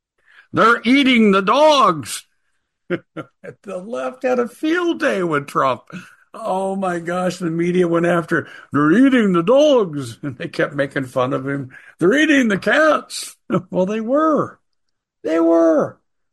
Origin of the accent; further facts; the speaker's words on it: Aurora, Colorado, United States; in places like Aurora, my hometown where I grew up. I resent what you're doing in my hometown.